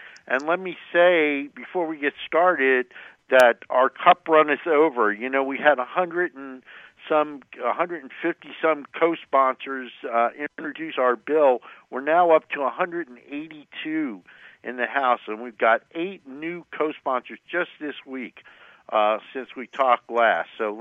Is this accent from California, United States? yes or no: no; New Jersey, United States; again from New Jersey, yay, my home state